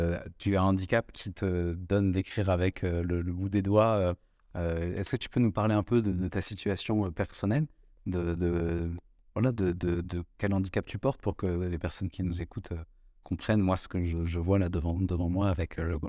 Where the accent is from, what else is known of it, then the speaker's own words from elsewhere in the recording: France; on est beaucoup de Français à se plaindre